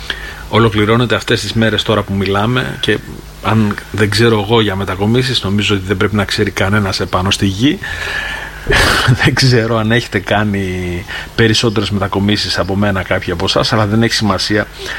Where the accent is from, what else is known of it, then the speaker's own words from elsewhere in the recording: Kalyvrysi, Eastern Macedonia and Thrace, Greece; born there; also born or lived in Drama / Thessaloniki; γεννήθηκα προσωπικά στην Καλυβρίση Δράμας όταν μέναμε, όταν ο πατέρας μου έκανε το αγροτικό του σαν γιατρός, όταν ήταν νεαρός πολύ και πάλευε για τη ζωή. Έχω μείνει στην Καλυβρίση Δράμας, στην Αδριανή Δράμας. Έχω μείνει στη Δράμα, στη Θεσσαλονίκη